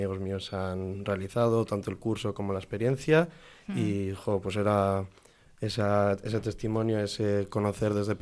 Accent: Bilbao, Basque Country, Spain; vengo de aquí de Bilbo, del barrio de Recalde

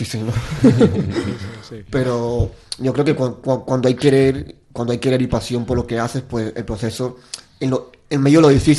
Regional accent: Venezuela; yo soy venezolano. Y bueno, estoy formado en el Sistema de Orquesta de Venezuela

